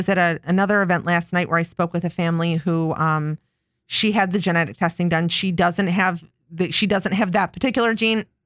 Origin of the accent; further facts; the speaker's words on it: Buffalo, New York, United States; now in Rochester, United States; I'm from Buffalo, so I don't say Charlotte.